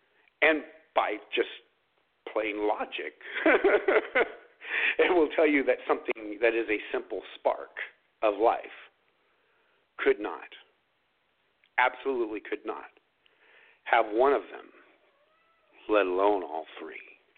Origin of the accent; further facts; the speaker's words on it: California, United States; moved away as an adult; also born or lived in Indiana; I grew up in California where you don't have a lot of brick houses.